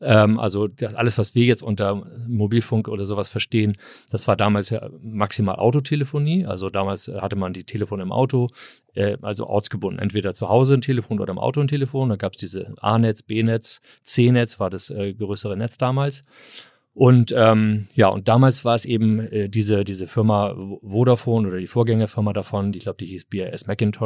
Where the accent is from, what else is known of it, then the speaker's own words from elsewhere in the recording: Hamburg, Germany; ich komme aus Hamburg, ich bin Eppendorf, Eppendorf groß gewachsen.